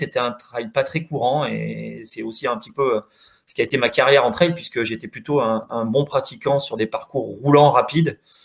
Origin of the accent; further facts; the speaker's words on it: Nouvelle-Aquitaine, France; qui est une course de ma région puisque je suis de Corrèze